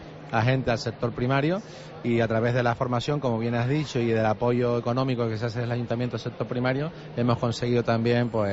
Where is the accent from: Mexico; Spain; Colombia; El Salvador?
Spain; Canary Islands; como buenos canarios, el cafecito de primera hora no puede faltar.